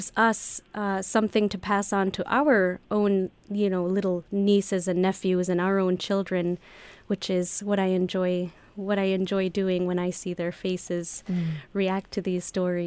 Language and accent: English; Chevak, Alaska, United States; Well, I'm originally from the community of Chivac, which is 18 miles away from where Jack is originally from, Hooper Bay.